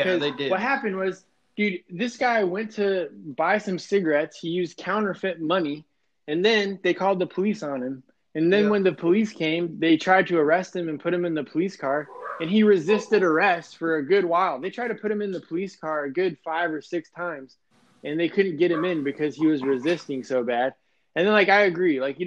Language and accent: English; Denver, Colorado, United States; if you go drive down, like in Denver, I'm from Denver, and like entire downtown Denver has gotten destroyed by this, dude.